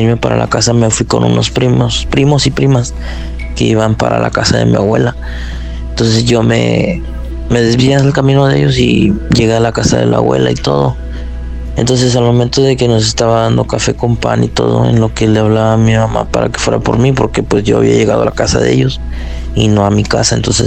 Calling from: Monterrey, Nuevo León, Mexico; acá de Monterrey.

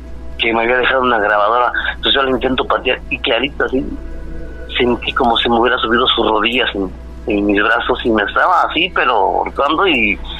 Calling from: Tláhuac, Mexico City, Mexico; De la alcaldía de Tláhuac.

